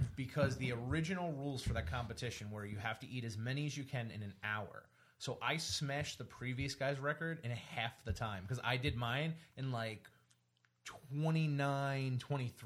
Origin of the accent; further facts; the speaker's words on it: Bayonne, New Jersey, United States; in my hometown of Bayonne.